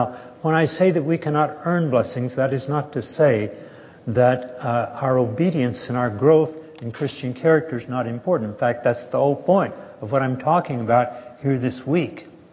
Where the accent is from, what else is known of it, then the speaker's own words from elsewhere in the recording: Texas, United States; I have a book at home in which a pastor of a very large church in Texas, happens to be my home state.